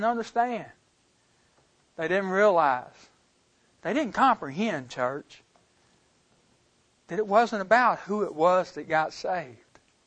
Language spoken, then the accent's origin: English; Portland, United States; Well, God, you got to understand, I grew up in Portland.